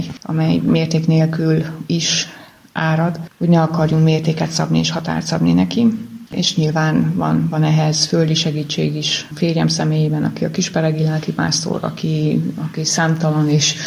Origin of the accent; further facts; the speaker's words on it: Târgu Mureș, Mureș County, Romania; lévén, hogy Marosvásárhelyi vagyok, hogy hát olyan messze elkerültem otthonról